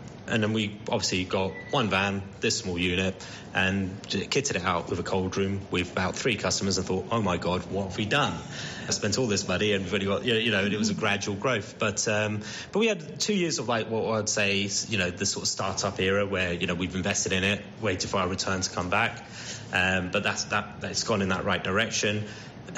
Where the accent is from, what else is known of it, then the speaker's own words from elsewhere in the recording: Cambridge, East of England, United Kingdom; given where we're based here in Papworth and growing up in Cambridge ourselves